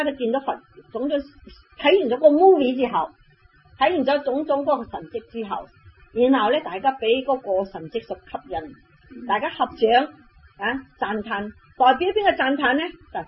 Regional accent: China; 我哋中国人咧，你睇下咧，就唔会明白。我中国人好简洁嘅

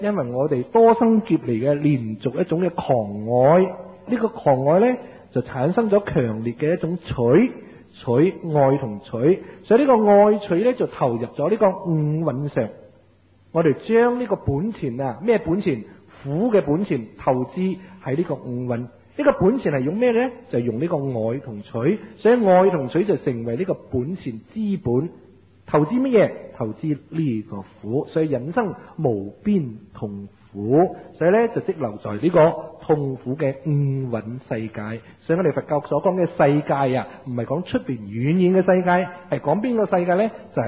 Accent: Malaysia; 咁我哋马来西亚人嘅拜拿督公咧，所以我哋香港信徒嚟嘅

